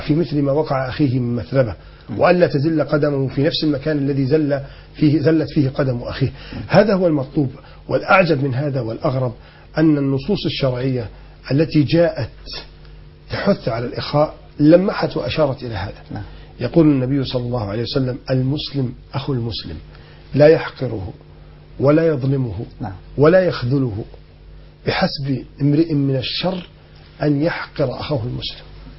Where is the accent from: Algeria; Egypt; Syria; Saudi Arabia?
Egypt; Alexandria, Alexandria Governorate; واللي كانوا عندنا في اسكندرية